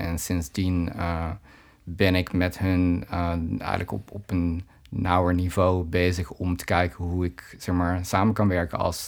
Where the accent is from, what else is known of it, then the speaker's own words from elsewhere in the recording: Waalwijk, North Brabant, Netherlands; Ik kom zelf uit Waalwijk, dus ik zat in Eindhoven op school oorspronkelijk.